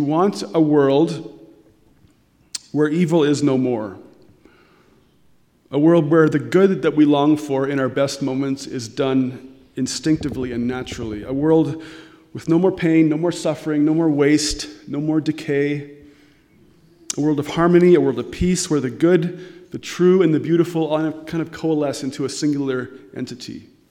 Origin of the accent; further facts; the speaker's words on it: Coaldale, Alberta, Canada; also born or lived in Nanaimo, Canada; I grew up in Coaldale in southern Alberta. I grew up in the Coaldale Mennonite Brethren Church there.